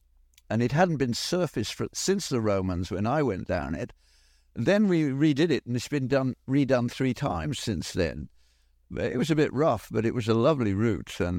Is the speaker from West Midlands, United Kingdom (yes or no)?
yes; Birmingham, West Midlands, United Kingdom; born there; I was born in Birmingham, but literally the last row of houses. So the bottom of the garden, you stepped into Worcestershire